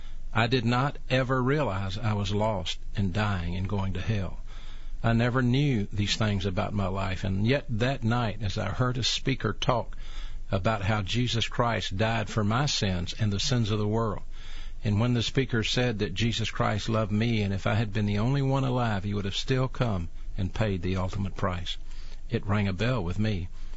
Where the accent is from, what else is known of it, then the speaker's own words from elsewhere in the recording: Birmingham, Alabama, United States; growing up in Birmingham, going to Woodlawn High School